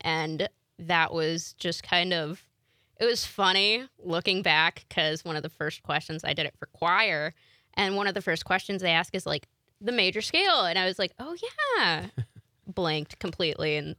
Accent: Chicago, Illinois, United States; I grew up on the Northwest side. I'm from Dunning. Shout out Dunning. A lot of people are like, where's that?

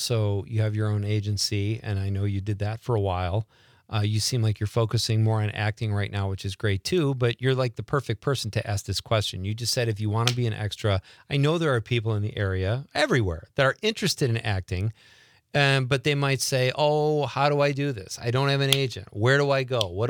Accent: Chicago, Illinois, United States; accent: Chicago; I had the Chicago accent. That's where I come from. That's my hometown.

